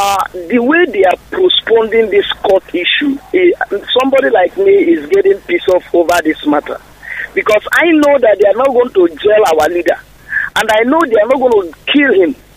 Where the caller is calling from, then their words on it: Asaba, Delta, Nigeria; I'm calling from Asaba.